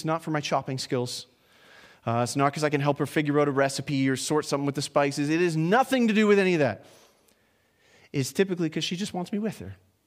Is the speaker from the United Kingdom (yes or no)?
no; Toronto, Ontario, Canada; when I was a kid, I have all these wonderful memories of coming up to Cookstown, and we came from Toronto.